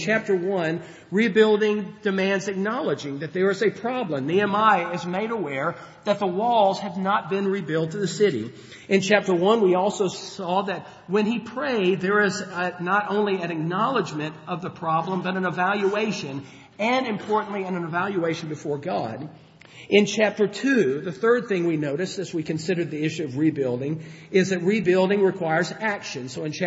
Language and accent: English; Mississippi, United States; one of the preachers when I was growing up in my congregation that I grew up in Mississippi.